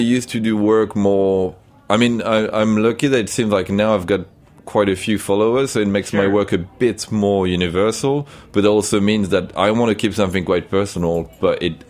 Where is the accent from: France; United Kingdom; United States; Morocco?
France; accent: French; English is a second language; Pardon my French accent.